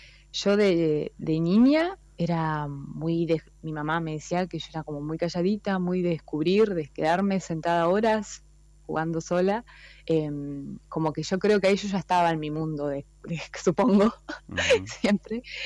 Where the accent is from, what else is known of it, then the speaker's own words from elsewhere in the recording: Paraná, Entre Ríos, Argentina; born there; cerquita de donde nací en Paraná.